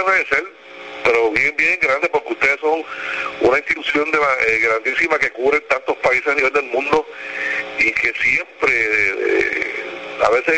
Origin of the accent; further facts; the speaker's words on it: Puerto Rico; Edgar es un talento de mi pueblo, es de mi pueblo, un muchachito que lo he visto crecer muy, muy bueno. Apadrinado por Tito Roa, que Tito Roa salió de aquí, de Puerto Rico